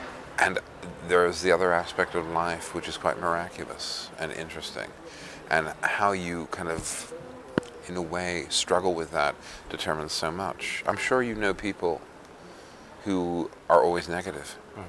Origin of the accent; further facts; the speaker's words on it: United States; But also I'm an American, and I wanted to be part of the argument again.